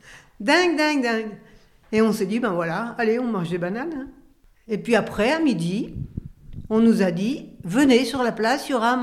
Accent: Saint-Martin, St. Martin; On est de Saint-Martin, on a un maire qui est à la mairie

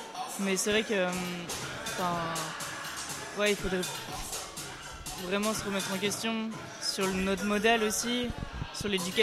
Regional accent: Valence, Auvergne-Rhône-Alpes, France; je viens de Valence, près de Lyon, de France.

